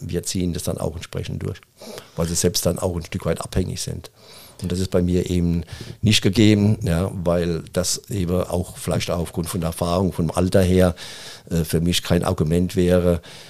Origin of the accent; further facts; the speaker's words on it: Hesse, Germany; Ich bin ein Hesse und bin kein Schwabe.